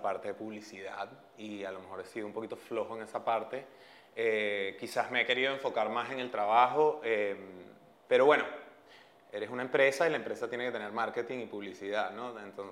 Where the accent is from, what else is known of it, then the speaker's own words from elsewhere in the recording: Caracas, Capital District, Venezuela; Yo soy de Caracas.